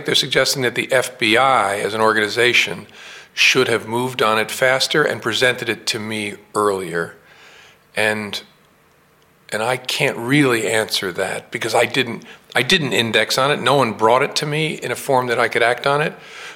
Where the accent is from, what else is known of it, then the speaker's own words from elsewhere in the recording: United States; I have to speak as an American about the threat to our values that I think he poses. I think that's my obligation as an American.